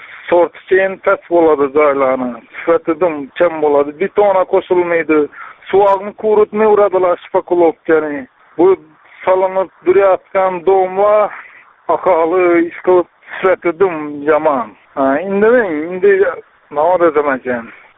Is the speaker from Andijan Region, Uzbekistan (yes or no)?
no; Khanqa, Khorezm Region, Uzbekistan; Xonqadan, Xonqadanman.